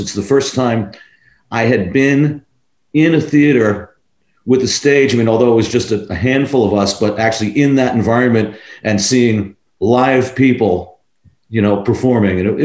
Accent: New York, United States; also born or lived in London / Los Angeles; now in Laguna Beach, United States; Well, I grew up in New York. I'd lived in London. I'd lived

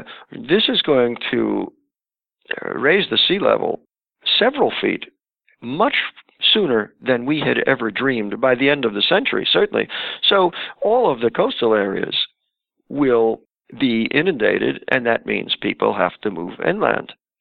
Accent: New York, United States; when I was a kid growing up in New York, there was no notion of a limit of resources.

